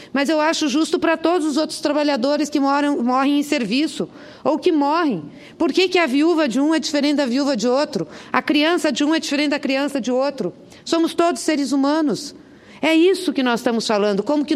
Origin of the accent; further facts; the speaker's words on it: Paraná, Brazil; Lá no meu estado, no estado do Paraná